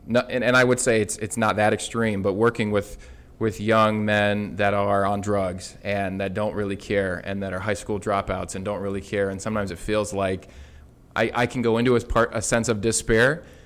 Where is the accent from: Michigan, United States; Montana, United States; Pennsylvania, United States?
Michigan, United States; Lansing; I'm from Lansing. We're only an hour from Detroit.